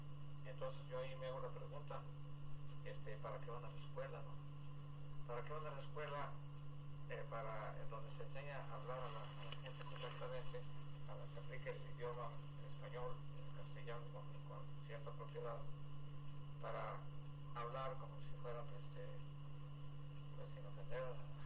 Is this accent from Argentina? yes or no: no; Mexico City, Mexico; born there; En la Ciudad de México.